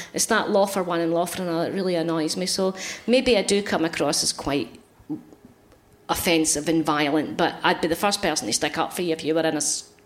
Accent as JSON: {"language": "English", "region": "Scotland", "country": "United Kingdom", "said": "But they assumed it was me because I'm Scottish."}